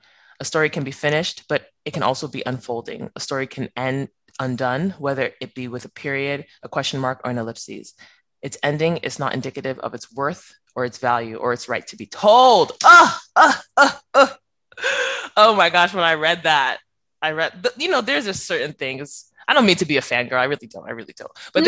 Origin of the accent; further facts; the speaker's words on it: United States; growing up in America, in a Nigerian American household is different than growing up in a Nigerian household